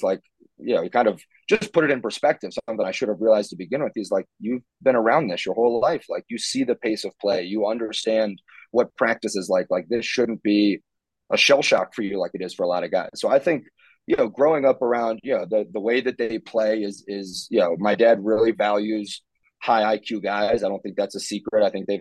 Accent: South Bend, Indiana, United States; But the cool part was growing up in South Bend in kind of a smaller town, and having Notre Dame as kind of my personal playground as a kid.

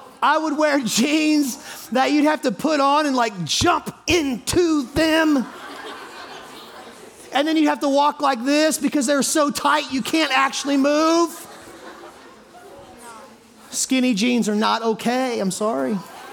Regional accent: Indianapolis, Indiana, United States; I grew up in Indianapolis, and Indianapolis is Indiana, and Indiana is a state.

